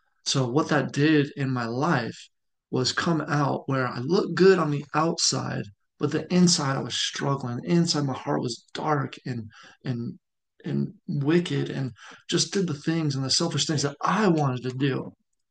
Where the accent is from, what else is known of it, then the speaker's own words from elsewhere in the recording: Las Vegas, Nevada, United States; So with my testimony, I grew up in Las Vegas, Nevada.